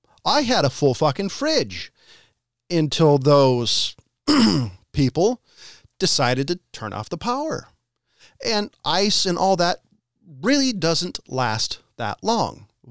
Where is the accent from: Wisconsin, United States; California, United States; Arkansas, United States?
California, United States; We're all from Northern California, or Southern California, being for Ryan. We're all California people